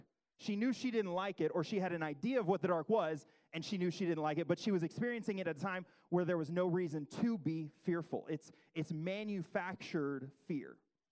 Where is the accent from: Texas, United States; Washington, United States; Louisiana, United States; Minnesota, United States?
Texas, United States; Dallas; I'm from Dallas. That's where I was born and raised, and so I have to like the Cowboys, and if you're Texan and you don't, that's disappointing.